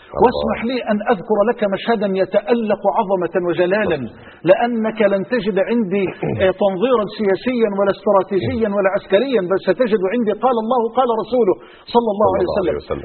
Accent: Egypt; ودعني أؤكد لحضرتك على أن مؤسساتنا في بلدنا مصر مليئة بالشرفاء

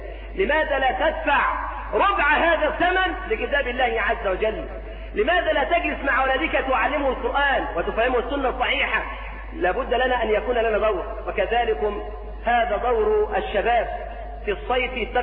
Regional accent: Egypt; تخرج من كلية الآداب التي صنعها الإنجليز عندنا في مصر

